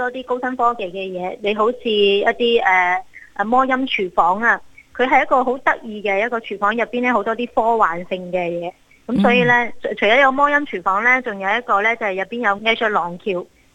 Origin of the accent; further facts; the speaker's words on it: Guangzhou, Guangdong, China; 作为一个广州人知道嘅